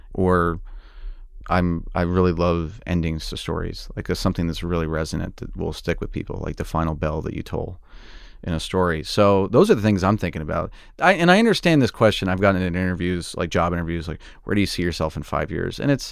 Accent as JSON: {"language": "English", "region": "Oklahoma", "country": "United States", "tie": "born or raised there", "said": "But I wanted to be a tornado chaser growing up in Oklahoma."}